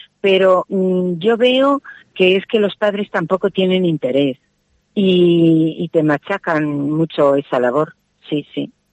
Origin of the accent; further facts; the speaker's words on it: Cerecinos de Campos, Castile and León, Spain; born there; Y yo nací en Cerecinos de Campos y también en aquella parroquia.